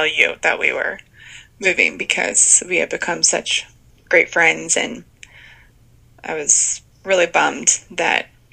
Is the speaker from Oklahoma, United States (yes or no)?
no; Cincinnati, Ohio, United States; also born or lived in Pennsylvania; now in Lexington, United States; we live in Lexington, Kentucky right now, but we grew up near Cincinnati, and both were involved in Young Life in high school, my husband and I, and we moved up to Pennsylvania a couple years after we got married